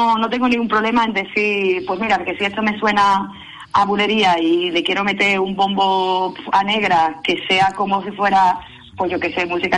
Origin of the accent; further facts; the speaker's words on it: Cádiz, Andalusia, Spain; teniendo una base como la que he tenido viviendo de pequeña en Cádiz